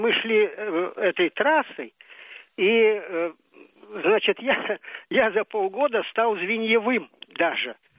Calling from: Ozyory, Moscow Oblast, Russia; Я из Озер, недалеко от Москвы.

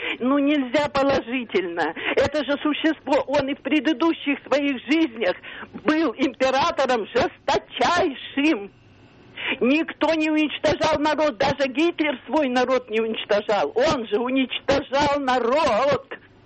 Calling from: Vologda, Vologda Oblast, Russia; из Вологды, доцент, бывший сейчас пенсионер.

